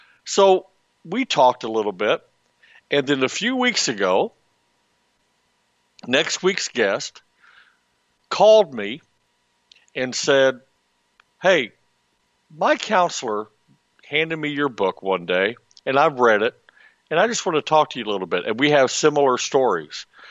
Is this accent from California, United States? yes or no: no; Houston, Texas, United States; I said, "Sure am." And I said, "I'm from Houston." I always love to say the word Houston. I said, "Yeah, I'm from Houston."